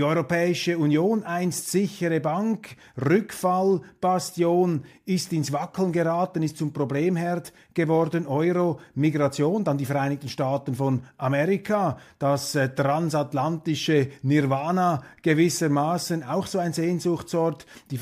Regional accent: Swiss Plateau, Switzerland; aber für mich als Schweizer da aus dem Mittelland, aus dem Flachland

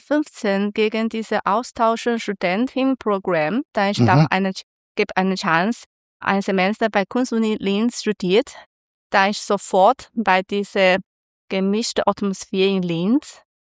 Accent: Guangzhou, Guangdong, China; German is a second language; now in Austria; Ja, bei Guangzhou eigentlich, wir haben ganz Jahrzehnt, vielleicht 10 bis 11 Monate Sommer. Darum ich komme nach Österreich, weil ich habe genug Sommer.

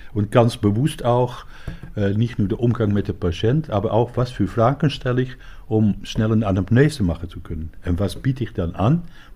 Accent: Amsterdam, North Holland, Netherlands; German is a second language; now in Hannover, Germany; vor dass ich dann nach Hannover gekommen bin. Und ich komme aus Amsterdam.

